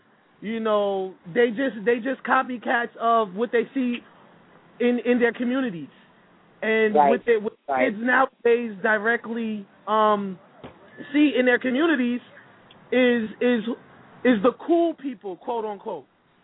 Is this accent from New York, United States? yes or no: yes; New York City, New York, United States; And I grew up in Harlem, and I've seen what goes on here.